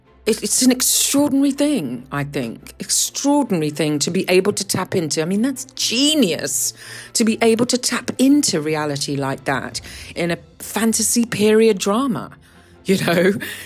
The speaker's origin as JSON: {"language": "English", "country": "Guyana", "tie": "born there", "said": "I am biracial. So my father was black and my mother was white. I was born in South America, in Guyana. My father was Guyanese and my mother was British."}